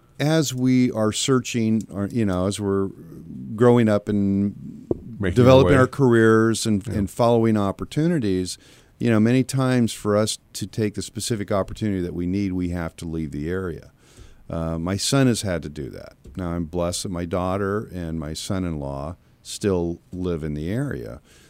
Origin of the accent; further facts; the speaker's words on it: Eugene, Oregon, United States; I grew up in Eugene, Oregon, beautiful city. It's a wonderful place. Of all of my high school friends that I'm still in touch with, none of us live in Eugene.